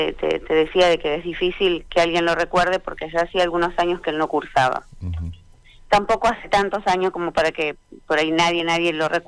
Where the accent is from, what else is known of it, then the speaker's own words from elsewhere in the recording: Bariloche, Río Negro, Argentina; Nosotros somos de Bariloche, sí.